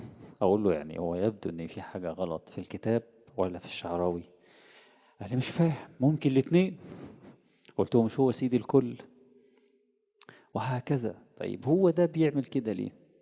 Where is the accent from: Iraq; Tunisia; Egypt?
Egypt; كان احد الكبار من ائمة الأئمة الرسميين عندنا في مصر